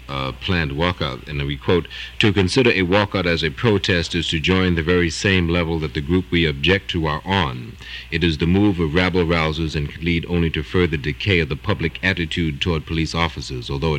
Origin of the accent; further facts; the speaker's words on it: Philadelphia, Pennsylvania, United States; you being from Philadelphia, and which is my hometown